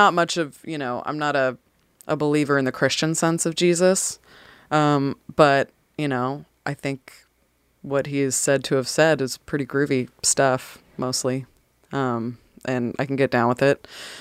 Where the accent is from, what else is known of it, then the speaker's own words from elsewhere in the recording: San Francisco Bay Area, California, United States; now in Tennessee, United States; I'm from the San Francisco Bay Area, so sometimes I forget that I live in Tennessee now.